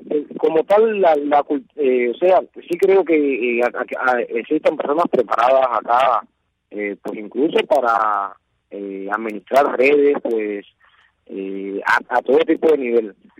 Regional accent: Cuba; como cubanos al fin

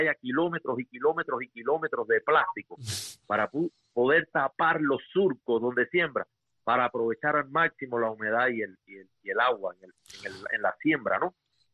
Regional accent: Cuba; now in Mexico; Yo viví 26 años en Cuba y ya he vivido 27 años en México. Entonces ya yo soy 50-50, ya yo soy mitad-mitad. Ya yo no soy un cubano en estado puro.

